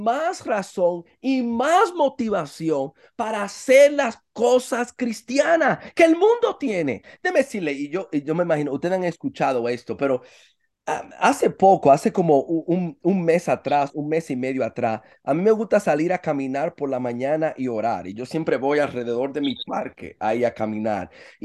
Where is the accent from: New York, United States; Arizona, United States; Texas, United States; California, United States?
New York, United States; Y yo soy un dominicano de Nueva York. Finalmente él y yo vamos para Nueva York, de donde yo soy.